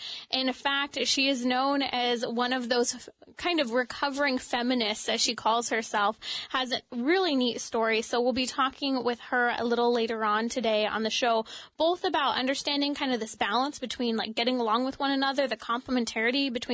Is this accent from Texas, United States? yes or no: no; California, United States; Now, I'm coming from Southern California.